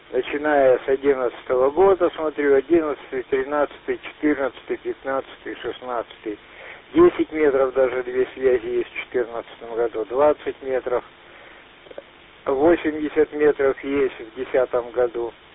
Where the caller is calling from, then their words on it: Taishet, Irkutsk Oblast, Russia; город Тайшет.